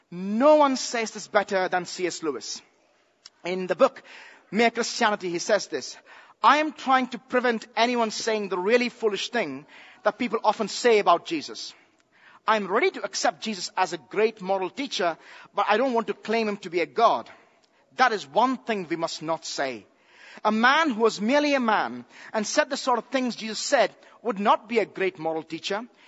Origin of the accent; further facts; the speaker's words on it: India; I've heard this 1,000 times growing up in India.